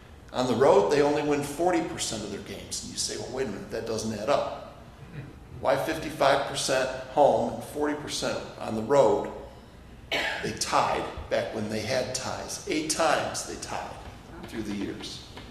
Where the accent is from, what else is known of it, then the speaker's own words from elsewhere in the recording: New York, United States; I grew up in the Southern Tier.